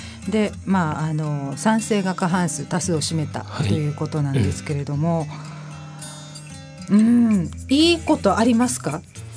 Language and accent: Japanese; Okinawa, Japan; 私も沖縄の人間ではありますけど、はい、島の人間ではないので、